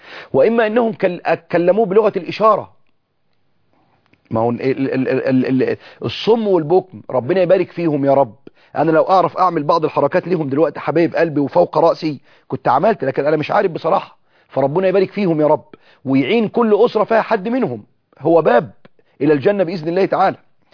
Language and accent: Arabic; Egypt; وإحنا في مصر نتكلم بلهجة معينة